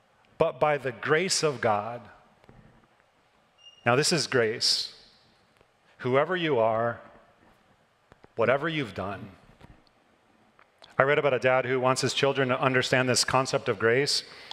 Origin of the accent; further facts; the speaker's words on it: Midwest, United States; People drive cars around here that I never thought I would ever see in my life when I grew up in the Midwest.